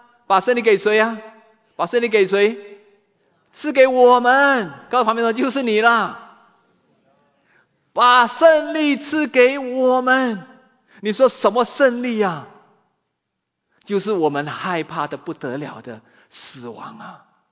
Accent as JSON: {"language": "Chinese", "country": "China", "said": "我们中国人不讲死，不谈死，谈死色变啊"}